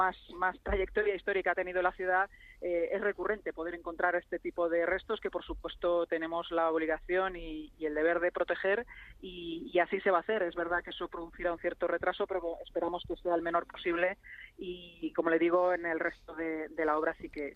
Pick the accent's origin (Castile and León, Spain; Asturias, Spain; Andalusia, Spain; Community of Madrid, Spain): Castile and León, Spain; Para mí Sanabria desde luego es mi tierra, sí.